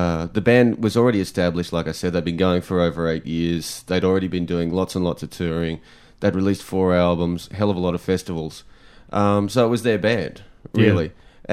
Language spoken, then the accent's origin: English; Sydney, New South Wales, Australia; now in Melbourne, Australia; Even though it's my hometown.